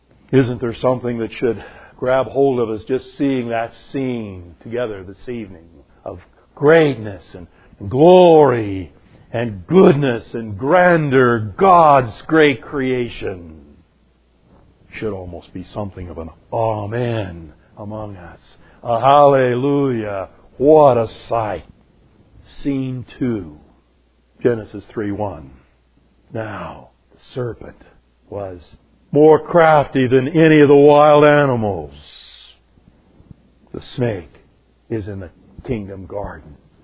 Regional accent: Arizona, United States; Now, I grew up here in Arizona.

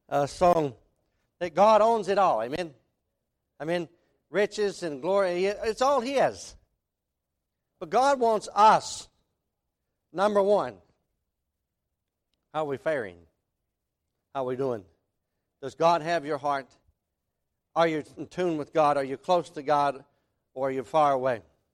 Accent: Tennessee, United States; I mean, I'm from East Tennessee. We're a little different out there.

